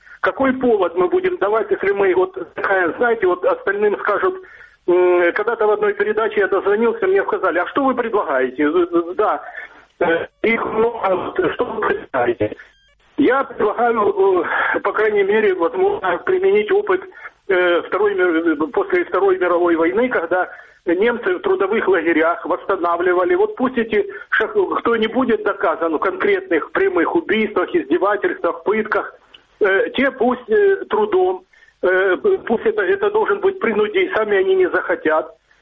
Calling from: Dnipro, Dnipropetrovsk Oblast, Ukraine; я звоню из города Днепр.

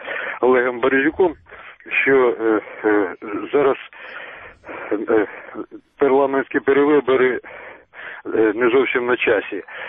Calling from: Dnipro, Dnipropetrovsk Oblast, Ukraine

